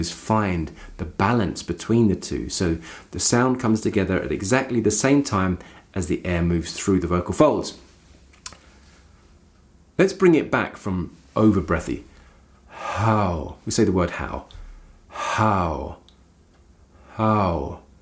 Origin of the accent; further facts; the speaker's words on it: London, United Kingdom; I am from London, and I often have a vocal onset which is stop, start very quickly.